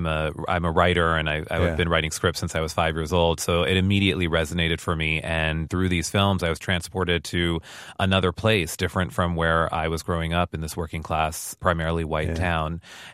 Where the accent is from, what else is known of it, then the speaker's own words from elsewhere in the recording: Pennsylvania, United States; So I'm from a small town in central Pennsylvania, and I was one of very few non-white kids in my community growing up.